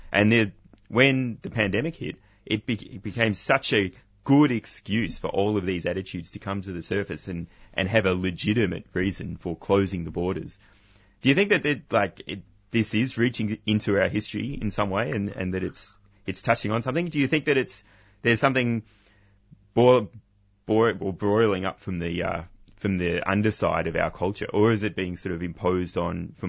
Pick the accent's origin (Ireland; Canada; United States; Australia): Australia; It's obviously, we're far away from a lot of other countries, and we're formerly a British colony, which is pretty much the exact other side of the world, and we really feel that.